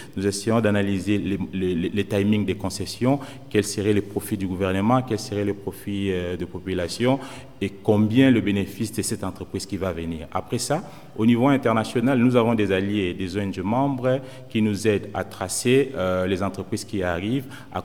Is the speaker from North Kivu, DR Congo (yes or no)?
no; Kinshasa, DR Congo; je viens de la République démocratique du Congo, particulièrement à Kinshasa.